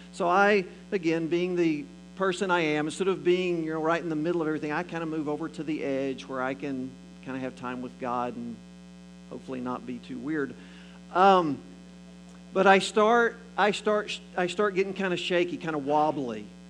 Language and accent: English; Texas, United States; not only because I'm a Texan, but because in my heritage